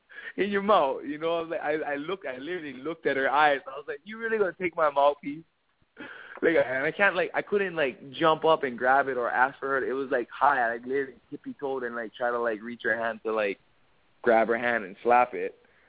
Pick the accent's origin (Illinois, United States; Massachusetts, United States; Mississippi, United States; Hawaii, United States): Hawaii, United States; Oh, I'm Hawaiian, but I ain't dirty, man.